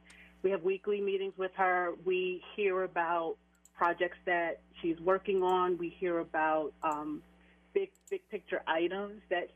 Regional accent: Camden, New Jersey, United States; I grew up in Camden, New Jersey, so I was a part of the public school system there.

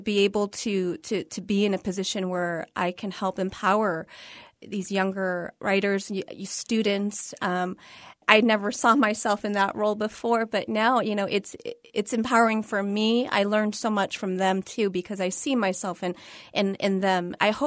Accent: United States; born there; For me, since I was born here in America, I didn't experience the war in the way that my parents and many of my elders did.

